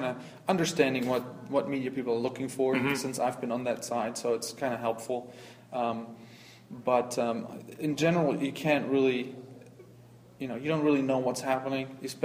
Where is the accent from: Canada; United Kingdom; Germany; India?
Germany; now in Florida, United States; Well, I just moved down here to Florida this summer, but I'm originally from Germany.